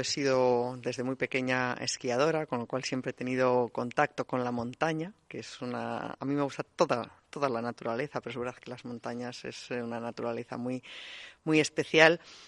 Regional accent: Valladolid, Castile and León, Spain; yo que soy vallisoletana, que soy de Castilla y León.

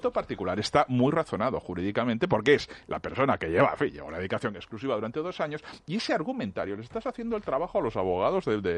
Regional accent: Lugo, Galicia, Spain; No, de Lugo, yo soy de Lugo.

